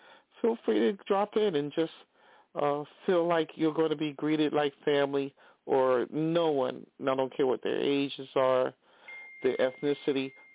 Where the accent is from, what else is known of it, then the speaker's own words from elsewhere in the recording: Philadelphia, Pennsylvania, United States; I'm from Philly, and I don't care how many casinos they build here. I love going to Atlantic City.